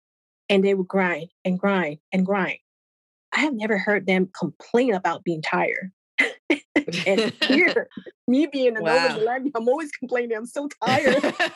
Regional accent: Puerto Rico; English is a second language; also born or lived in Venezuela; I was born in Venezuela and raised in Puerto Rico, but with 100% Chinese parents. So we speak Chinese in the home, but once we were in school, it's Spanish and English.

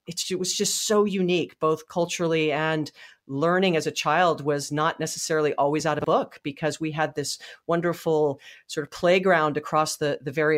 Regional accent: Hawaii, United States; I had the wonderful pleasure of being born and raised in Hawaii, actually, which is random. I am not from a military family.

